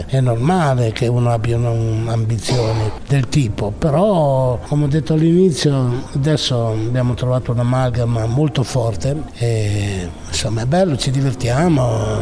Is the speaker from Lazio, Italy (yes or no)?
no; Novellara, Emilia-Romagna, Italy; Sono stati al mio paese una decina di giorni, chiaramente, perché per respirare l'aria di Novellara